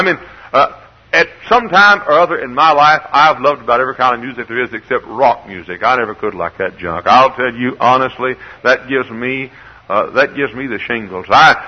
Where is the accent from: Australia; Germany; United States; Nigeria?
United States; Texas; Now I came from Texas, boy, where we had the country and western music